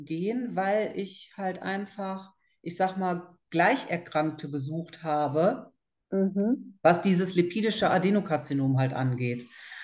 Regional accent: North Rhine-Westphalia, Germany; Ich komme ja aus dem Raum Düsseldorf.

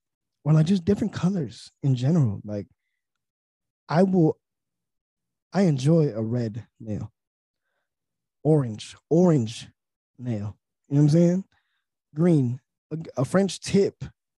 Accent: Colombia; accent: Colombian; aside from me because of my Colombian accent

